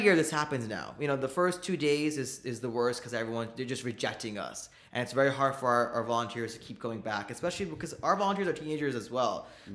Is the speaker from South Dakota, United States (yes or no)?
no; New Jersey, United States; I mean, I'm from New Jersey, which is where Browntown Central is.